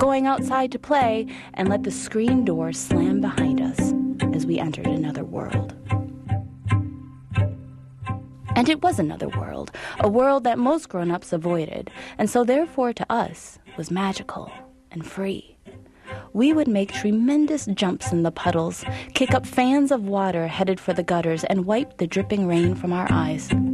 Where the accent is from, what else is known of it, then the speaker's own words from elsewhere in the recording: Oshkosh, Wisconsin, United States; Growing up in Oshkosh, I had the fortune to have a mother who would say to my brother and me